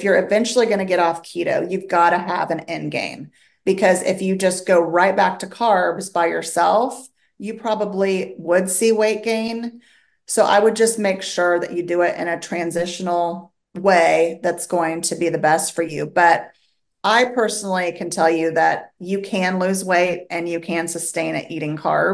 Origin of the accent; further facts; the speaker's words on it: Wichita, Kansas, United States; I am from Wichita, Kansas, where it's cold and windy today.